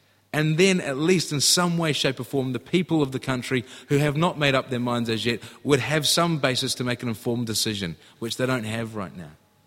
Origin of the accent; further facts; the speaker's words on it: Scotland, United Kingdom; I'm Scottish originally, but recently I've had the opportunity to be back in the UK and spend some time there. I was based in England, which is slightly different culturally to Scotland.